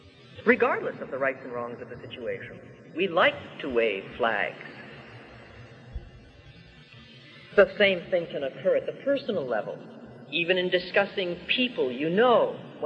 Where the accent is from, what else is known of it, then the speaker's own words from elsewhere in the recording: Canada; And then I am a Canadian. We know we're not important